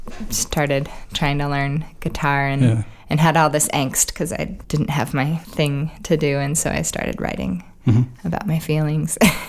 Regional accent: Oregon, United States; I mean, Oregon, really, growing up in Oregon, we only had one professional sports team, which was the Trailblazers.

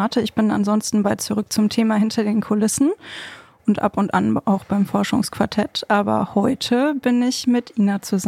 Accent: Bochum, North Rhine-Westphalia, Germany; Ich bin ja in Bochum groß geworden.

